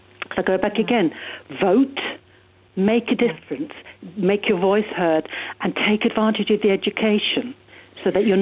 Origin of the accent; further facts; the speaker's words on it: Northern Ireland, United Kingdom; I mean, as an Irish Catholic back in the early 60s, you know, it wasn't easy, and it became much more difficult during the Troubles.